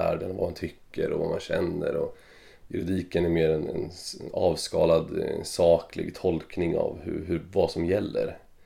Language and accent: Swedish; Örebro, Örebro County, Sweden; also born or lived in Lessebo; Nej, jag är faktiskt född i Lessebo, Småland. Men uppvuxen i Örebro, flyttade dit när jag var några månader bara.